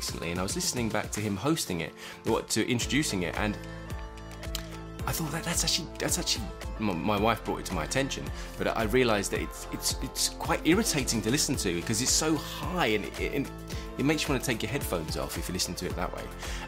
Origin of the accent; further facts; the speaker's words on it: London, United Kingdom; accent: East London/Essex; I think it came from my own accent, which is originally from East London, Essex